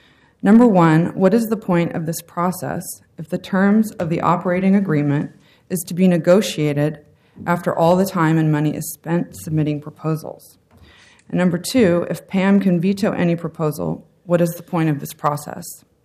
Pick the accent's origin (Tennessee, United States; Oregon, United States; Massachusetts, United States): Oregon, United States; I'm a member of this community. I've been born and raised in Oregon.